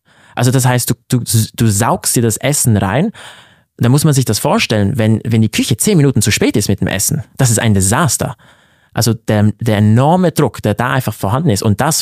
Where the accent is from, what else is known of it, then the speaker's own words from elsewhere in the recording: Basel, Basel-Stadt, Switzerland; Als ich aufgewachsen bin in Basel